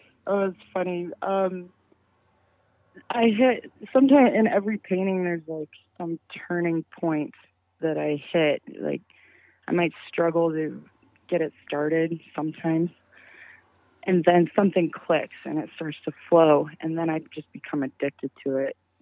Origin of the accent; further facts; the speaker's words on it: Homer, Alaska, United States; also born or lived in Halibut Cove; I grew up in Halibut Cove and Homer, and so I think that the majority of the people that really inspired me, they were in Halibut Cove with me.